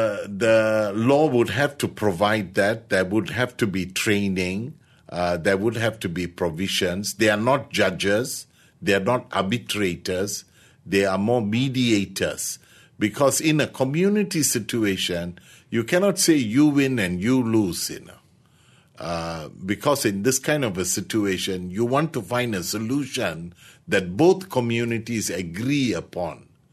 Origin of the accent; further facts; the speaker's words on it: Malaysia; we are enjoying a fairly peaceful coexistence as a nation. But capturing the sense of being a Malaysian first, without losing your own ethnic, religious, linguistic identities, but being Malaysian